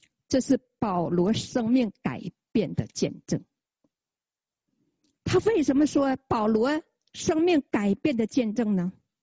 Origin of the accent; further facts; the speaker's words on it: China; now in Canada; 当我们从中国来到加拿大，我们是不是付上了很多很多的代价呀？